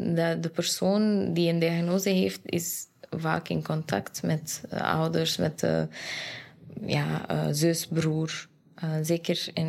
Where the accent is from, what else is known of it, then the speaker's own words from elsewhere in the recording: Afghanistan; Ik kom uit Afghanistan en er werd niet over emoties en gedachten en wat voel je en wat denk je.